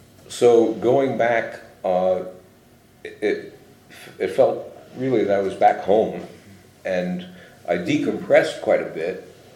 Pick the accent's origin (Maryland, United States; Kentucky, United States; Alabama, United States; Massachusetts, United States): Maryland, United States; Silver Spring; So now I grew up in Silver Spring, Maryland, right outside Washington, D.C.